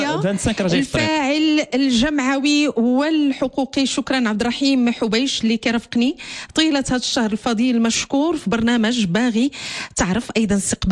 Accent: Morocco; غيرتنا على بلادنا ما كرهناش ان بلادنا المغرب

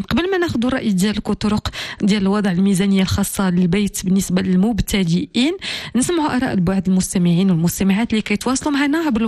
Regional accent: Casablanca, Casablanca-Settat, Morocco; الحمد لله اليوم احنا صبحت عندنا في الدار البيضاء

